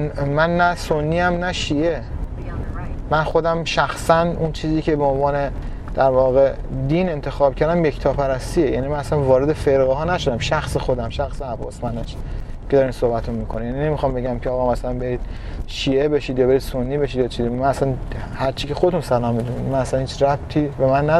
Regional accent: Qom, Iran; مثلا من توی قم بزرگ شدم

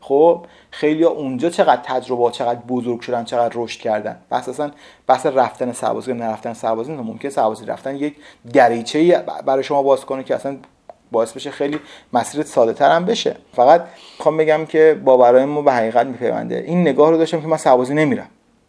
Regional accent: Tehran, Tehran Province, Iran; born there; now in Qom, Iran; گفتم آره من متولد تهرانم، ولی خب با امنا قم زندگی میکنم، ما قم زندگی میکنیم دیگه.

